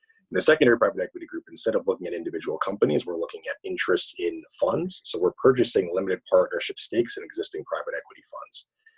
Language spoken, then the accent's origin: English; Philadelphia, Pennsylvania, United States; I'm from Philadelphia. Went down to Morehouse College for 4 years, where I majored in business finance.